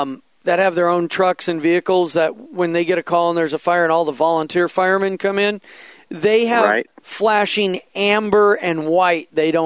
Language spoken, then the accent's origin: English; Scottsdale, Arizona, United States; Now, I do remember growing up in Scottsdale, Arizona, for a very short time